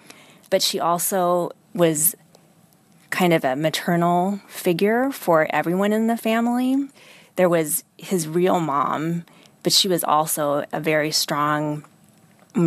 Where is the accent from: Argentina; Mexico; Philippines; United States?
Philippines; And I know that I'm Filipino as well. So it's not uncommon in Filipino families for relatives to live together and to help one another.